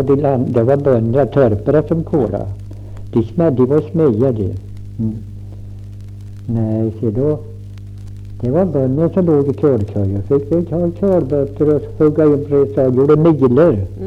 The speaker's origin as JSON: {"language": "Swedish", "town": "Röfors", "region": "Örebro County", "country": "Sweden", "tie": "born there", "said": "Jag född i Röfors. Där är jag född."}